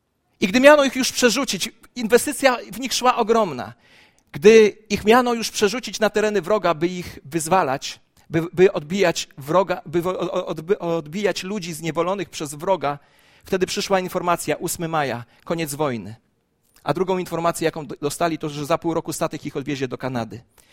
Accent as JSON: {"language": "Polish", "town": "Gąsocin", "region": "Masovian Voivodeship", "country": "Poland", "tie": "born or raised there", "said": "zadzwonił do mnie mój wierzący kolega z mojego Gąsocina, czyli z mojej wsi rodzinnej"}